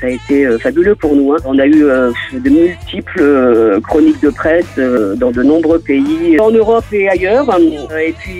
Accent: Provence-Alpes-Côte d'Azur, France; Non, chez nous, dans le Var, juste à côté, dans le Var

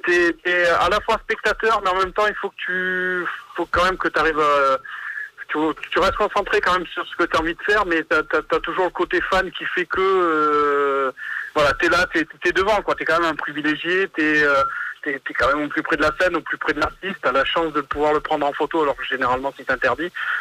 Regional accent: Provence-Alpes-Côte d'Azur, France; moi, je viens du Sud, je suis de la région marseillaise.

